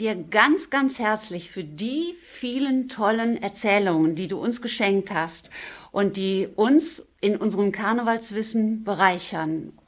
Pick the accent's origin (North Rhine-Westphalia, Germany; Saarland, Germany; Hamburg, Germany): North Rhine-Westphalia, Germany; Cologne; Dafür sage ich dir als Kölnerin erstmal meinen ganz großen Dank.